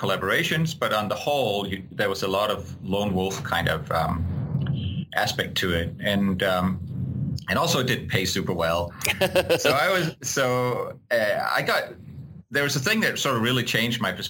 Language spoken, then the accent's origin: English; Aarhus, Central Denmark Region, Denmark; There was a conference in my hometown in Aarhus in Denmark